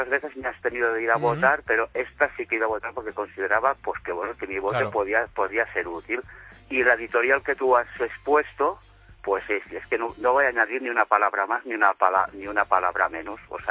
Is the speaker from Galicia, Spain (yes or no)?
no; Catalonia, Spain; accent: Catalan; yo no puedo negar que a lo mejor tengo el acento catalán, no es de los más cerrados, pero me dicen, soy catalán, pues tampoco me tengo por qué amagar porque sea catalán. No tengo ningún complejo por ser catalán.